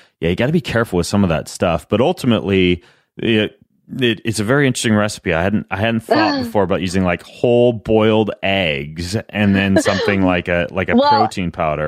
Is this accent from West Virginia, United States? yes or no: no; Idaho, United States; And I'm not a Southern boy. I'm from Idaho, but I do like chicken and waffles.